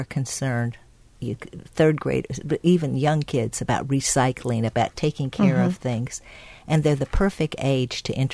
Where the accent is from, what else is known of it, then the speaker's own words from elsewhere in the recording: Texas, United States; now in Wisconsin, United States; I know I have the voice of a non-native because I'm originally from Texas